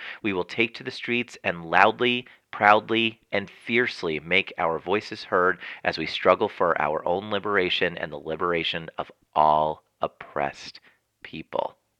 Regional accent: New Jersey, United States; To my home state of New Jersey

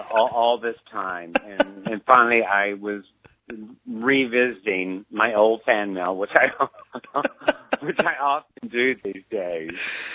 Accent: Texas, United States; also born or lived in Casper, Wyoming; We ended up in Texas and stayed there. So really, I'm really a Texan, but I was born in Casper, Wyoming.

